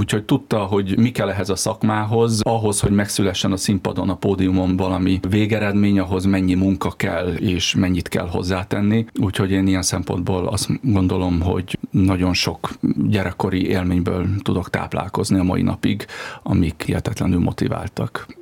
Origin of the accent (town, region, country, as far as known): Balassagyarmat, Nógrád, Hungary